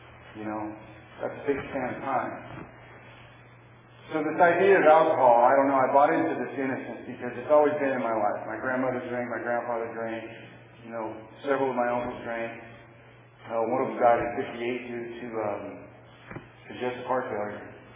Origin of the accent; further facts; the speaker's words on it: Missouri, United States; born there; also born or lived in Phoenix / Nebraska / Wisconsin / Colorado; I was born in Missouri. We went from Missouri to Phoenix, to Missouri to Nebraska, to Wisconsin, back to Missouri, to Colorado by the time I was 9. And then California was the 9th state that I had lived in by the time I was 10.